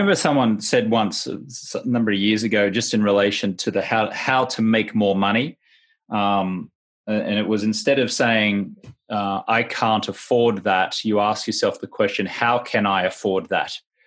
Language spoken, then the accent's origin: English; Australia; now in United States; I'm a dual citizen. I live in America, and I'm an American citizen and I'm an Australian citizen. Born and raised in Australia, became a US citizen about 7 years ago.